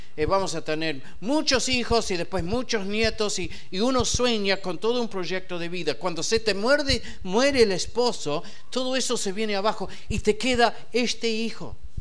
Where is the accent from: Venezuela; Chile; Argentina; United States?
United States; Yo soy de Estados Unidos, pero mira, yo no desciendo de ninguna persona importante. Una mezcla de andas a saber qué cosa.